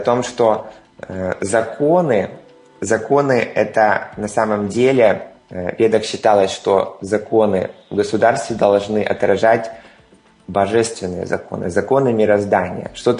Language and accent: Russian; Ukraine; у меня на родине, да, Украина